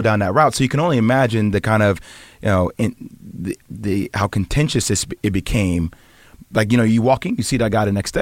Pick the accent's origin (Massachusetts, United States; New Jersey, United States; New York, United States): New Jersey, United States; Plainfield; I'm from Plainfield, New Jersey, close to Newark.